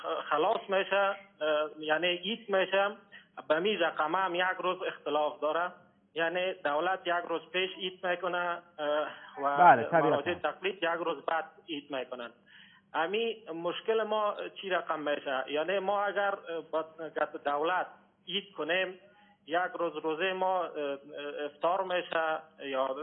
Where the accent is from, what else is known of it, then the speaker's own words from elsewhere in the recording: Afghanistan; از افغانستان هستم.